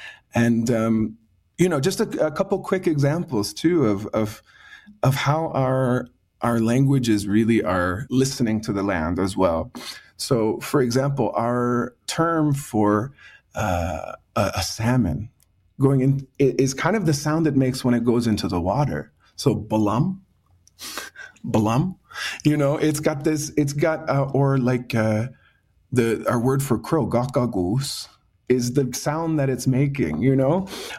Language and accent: English; Eastern Canada, Canada; So I just said in my language … I come from the East Wabanaki territory. Mi'kma'ki, Wabanaki, we're all related, we're all connected.